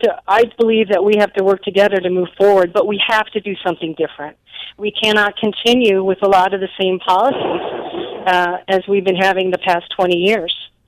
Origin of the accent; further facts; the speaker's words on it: Buffalo Grove, Illinois, United States; Oh, okay. Buffalo Grove.